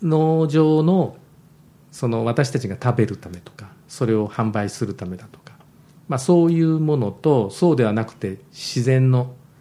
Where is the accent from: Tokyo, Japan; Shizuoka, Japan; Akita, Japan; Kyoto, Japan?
Shizuoka, Japan; Kakegawa; 掛川っていう私のそのふるさとの掛川ではお茶を作るためにお茶畑の周りにある海苔面って分かりますかね